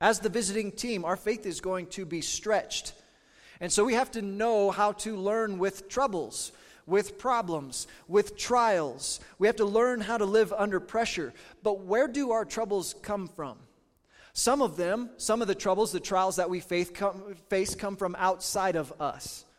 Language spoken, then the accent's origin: English; Kansas, United States; I grew up in Southeast Kansas, and it was most of the time, it was like we were in the home team. We were a few hours south of Kansas City.